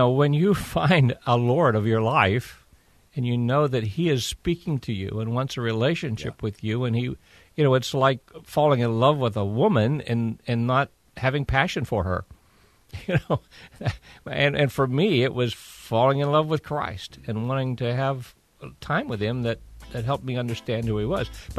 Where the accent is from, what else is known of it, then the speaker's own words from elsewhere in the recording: United States; born there; because I wasn't Jewish and I was born in America.